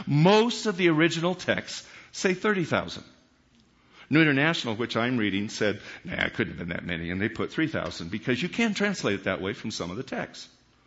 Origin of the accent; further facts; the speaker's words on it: California, United States; I was raised in California. I know about quaking.